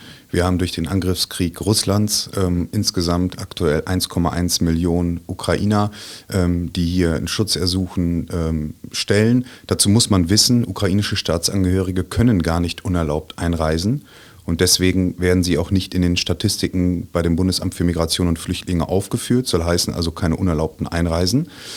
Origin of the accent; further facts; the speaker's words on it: Münster, North Rhine-Westphalia, Germany; Ich komme aus Münster, im wunderschönen Münsterland